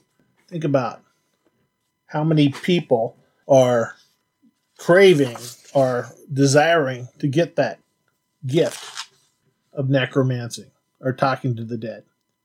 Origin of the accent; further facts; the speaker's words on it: San Jose, California, United States; I mean, I grew up in the San Jose area, and I couldn't believe that house.